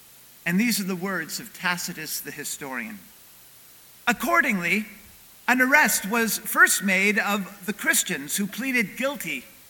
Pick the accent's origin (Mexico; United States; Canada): Canada; Montreal, Quebec; I'm originally from Montreal, where that team used to be, because they used to be the Montreal Expos